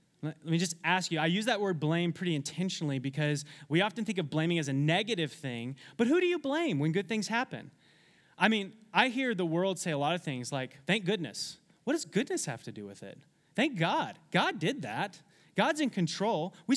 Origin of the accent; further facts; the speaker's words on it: Georgia, United States; accent: southern twang; That's a little southern twang coming out right there. I'm from Georgia originally.